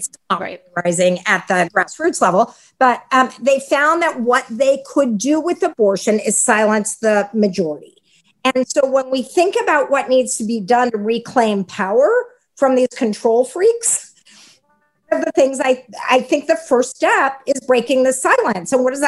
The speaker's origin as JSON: {"language": "English", "region": "Texas", "country": "United States", "tie": "born or raised there", "said": "my home state of Texas held a legislative hearing in 2019 about capital punishment for abortion."}